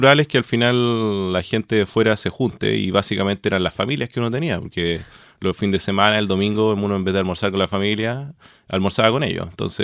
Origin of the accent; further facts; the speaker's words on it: Santiago, Santiago Metropolitan Region, Chile; now in Concepción, Chile; bueno, yo soy de Santiago, así que, pero venir acá